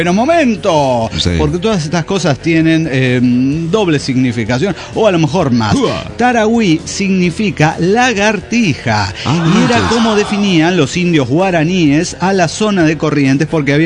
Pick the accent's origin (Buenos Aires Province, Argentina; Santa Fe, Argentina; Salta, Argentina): Salta, Argentina; de Salta, Argentina.